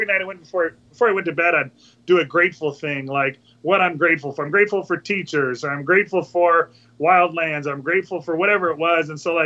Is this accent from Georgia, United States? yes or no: no; Montana, United States; born there; Well, I was born in Montana, named after him.